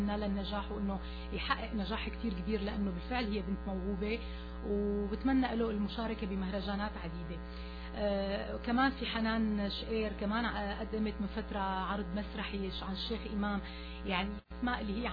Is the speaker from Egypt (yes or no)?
no; Syria; أنا من سوري